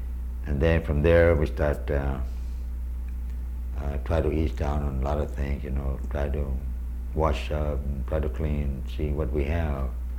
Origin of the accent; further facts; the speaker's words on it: Mount Tengo, Guam; They took us up to, they lead us up, to Mount Tengo. I'm from Mount Tengo.